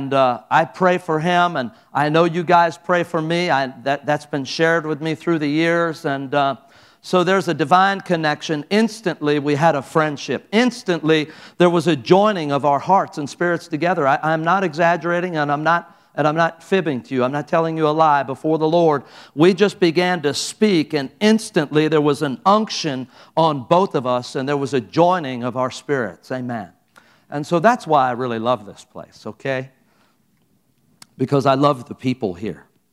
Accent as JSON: {"language": "English", "country": "United States", "said": "And I'm an American, and my wife is now an American and has been for 4 years."}